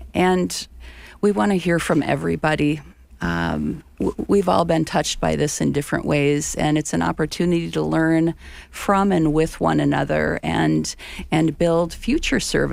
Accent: United States; I grew up in the Red River Valley

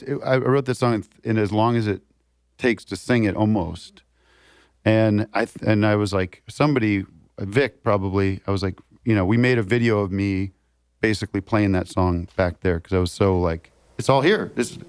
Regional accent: East Coast, United States; And I'm from the East Coast. Summer nights in the East Coast are nothing better if it's not too hot.

